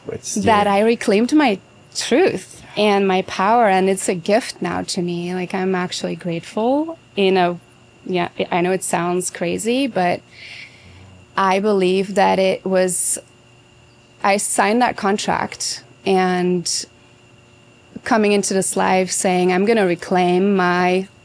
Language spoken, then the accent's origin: English; Belgium; moved away as an adult; now in United States; Yeah, it was when I was 25. I grew up in Belgium, in Europe.